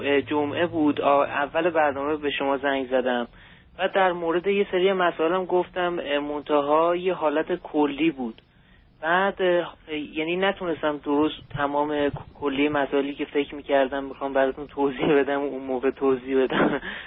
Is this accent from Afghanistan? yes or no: no; Iran; moved away; چه از ایران و موقعی که اومدیم اینجا، الان حدود دو سال میشه ما اومدیم اینجا.